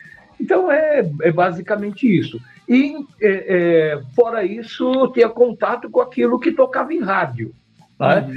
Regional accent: Mauá, São Paulo, Brazil; also born or lived in São Bernardo do Campo; Na verdade, eu nasci em São Paulo, porque o hospital onde eu nasci era em São Paulo, no Cambuci, mas eu sempre morei em Mauá, né? Uhum. Até meus 35 anos. Depois eu mudei para São Bernardo, que também é ABC

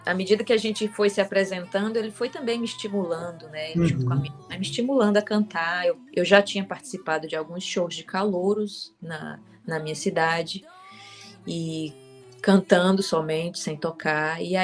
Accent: Limoeiro do Norte, Ceará, Brazil; Isso, nasci e cresci no Ceará, numa cidade chamada Limoeiro do Norte.

